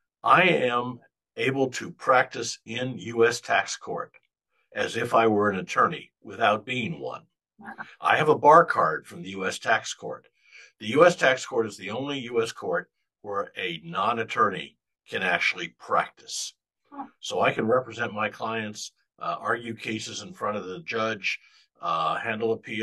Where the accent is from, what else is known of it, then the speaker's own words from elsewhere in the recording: Iowa, United States; Well, Patty, I'm a Midwestern boy. First of all, thank you for having me. I grew up in Iowa, went to high school